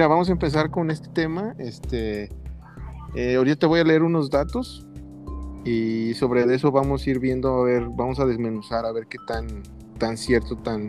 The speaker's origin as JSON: {"language": "Spanish", "town": "Guadalajara", "region": "Jalisco", "country": "Mexico", "said": "somos de Guadalajara"}